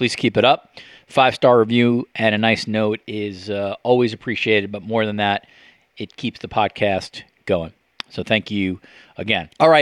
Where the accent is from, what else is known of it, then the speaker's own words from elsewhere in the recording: New York, United States; I mean, as a New Yorker, it's right speaking to my heart, so I appreciate that.